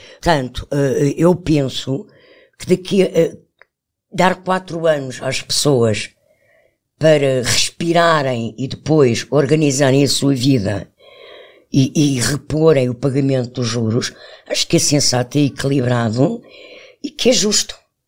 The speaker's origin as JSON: {"language": "Portuguese", "country": "Portugal", "tie": "born or raised there", "said": "Eu cresci com a inflação em Portugal e a inflação na ordem dos 2 dígitos."}